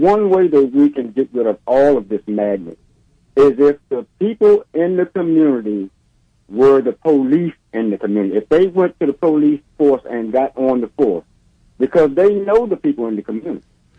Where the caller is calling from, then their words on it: Washington, District of Columbia, United States; I'm calling from Washington, D.C.